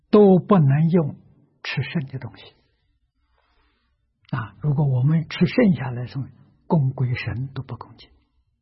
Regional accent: China; 那么这个是外国人习惯了，我们中国人不习惯

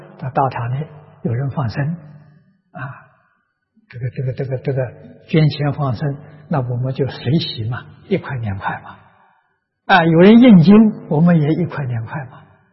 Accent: Tangchi, Anhui, China; 第一个试验点，我的家乡，乡下一个镇，汤池镇

